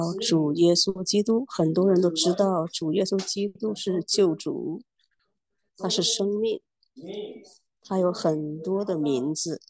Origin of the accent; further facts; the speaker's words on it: United States; 当我在美国长大的时候，我们就是这样子